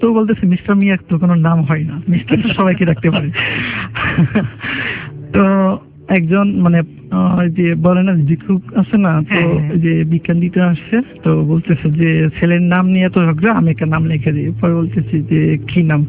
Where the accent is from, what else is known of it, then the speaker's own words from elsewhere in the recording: Narsingdi, Dhaka Division, Bangladesh; now in Dhaka, Bangladesh; নরসিংদী থেকে আসছি।